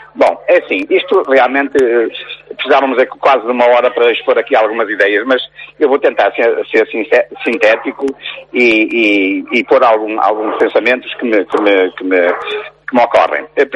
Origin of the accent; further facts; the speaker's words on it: Gerês, Norte, Portugal; agora eu já estou cá em cima no Gerês, que é a minha terrinha, que eu adoro.